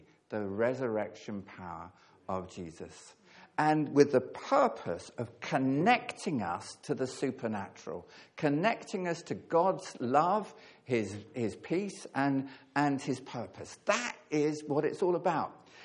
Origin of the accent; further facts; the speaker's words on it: East of England, United Kingdom; I'm from Hertfordshire, and we always drop the H's in Hertfordshire.